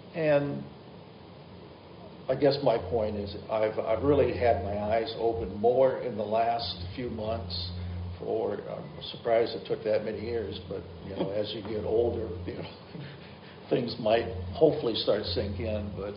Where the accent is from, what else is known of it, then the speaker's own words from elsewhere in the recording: Grand Forks, North Dakota, United States; I grew up in Grand Forks, North Dakota. We didn't have any really minorities in town. It was a small town, and so I lived a different kind of world.